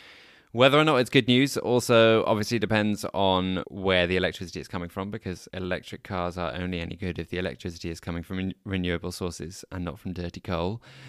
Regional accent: Amsterdam, North Holland, Netherlands; English is a second language; my hometown of Amsterdam

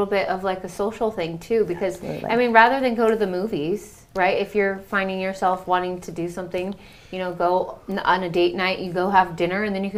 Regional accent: San Diego, California, United States; Maybe it's because I grew up in San Diego

